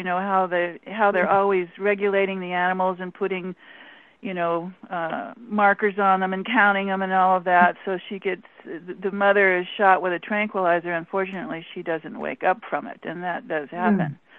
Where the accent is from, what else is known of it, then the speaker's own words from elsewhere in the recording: Alaska, United States; not, because I'm from Alaska.